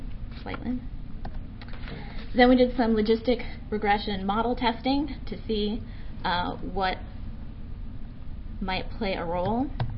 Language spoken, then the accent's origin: English; Washington, United States; I'm also from Washington State.